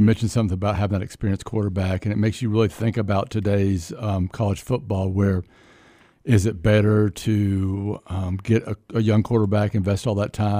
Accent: Doraville, Georgia, United States; I grew up in Doraville, which is right outside Atlanta. So I got the Falcons, Hawks.

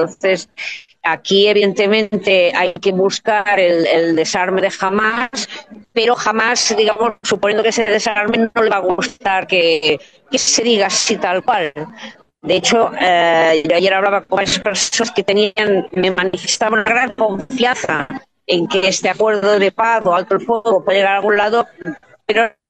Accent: Catalonia, Spain; especialmente a los catalanes de mi tierra

